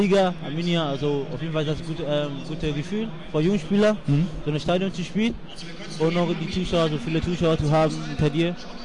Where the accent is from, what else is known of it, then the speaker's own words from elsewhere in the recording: Ghana; Ich komme aus also Ghana.